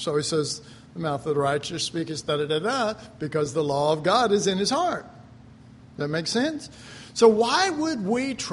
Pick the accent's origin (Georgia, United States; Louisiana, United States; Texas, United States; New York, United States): Texas, United States; Dallas; I was raised in Oak Cliff, so.